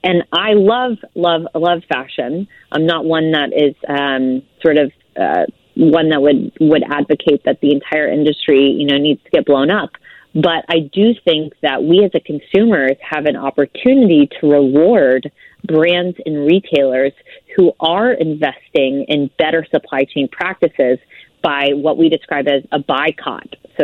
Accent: Houston, Texas, United States; I was born in a city here in the United States. I'm from Houston.

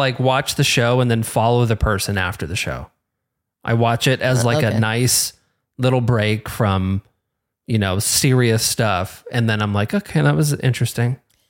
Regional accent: Midwest, United States; Like, growing up in the Midwest, I always gravitated towards shows that got me out of the Midwest.

